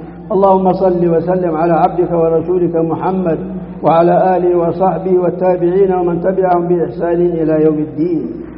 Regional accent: Saudi Arabia; بلادنا المملكة العربية السعودية

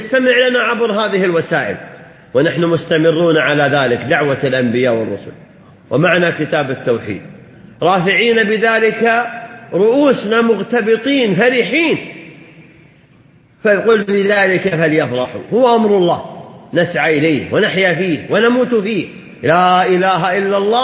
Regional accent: Saudi Arabia; بلادنا المملكة العربية السعودية

